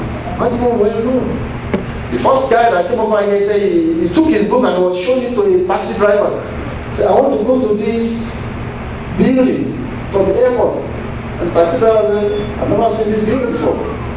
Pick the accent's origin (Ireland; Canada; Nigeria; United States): Nigeria; many of us Nigerians that you see over here, that many of us are older people. We came all the way from Nigeria to this place